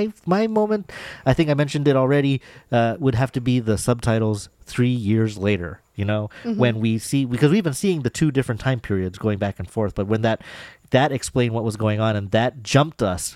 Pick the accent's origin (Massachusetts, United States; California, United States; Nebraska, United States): California, United States; Encino; He's Korean. I'm from Encino.